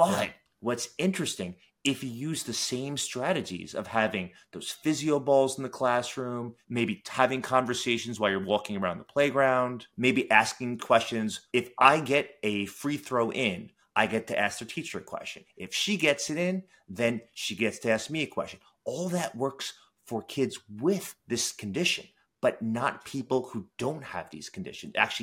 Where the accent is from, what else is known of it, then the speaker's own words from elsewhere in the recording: New York, United States; Now, this is Wisconsin. I'm from New York.